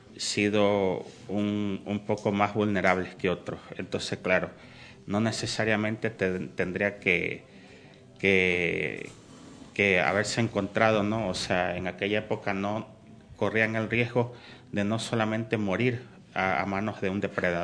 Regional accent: Ecuador; claro, terrible en Ecuador y bueno, que superaba los 40 grados. Claro, allá es demasiado 40 grados en mi país. Es un país con un clima

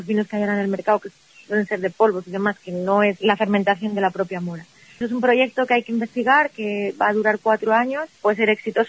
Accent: Almendra del Pan, Castile and León, Spain; siempre he estado muy ligada a mi pueblo, antes Almendra del Pan no era conocido o la gente no conoce a los pueblos muy pequeñitos

